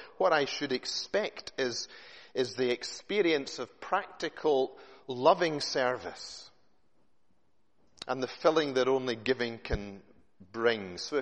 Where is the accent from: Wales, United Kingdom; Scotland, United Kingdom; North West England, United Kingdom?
Scotland, United Kingdom; We're Scottish, but might not happen.